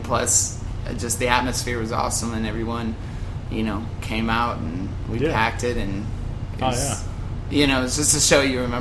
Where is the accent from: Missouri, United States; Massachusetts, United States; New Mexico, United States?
Missouri, United States; St. Louis; Yeah, well, the band started in Springfield. So I grew up in St. Louis.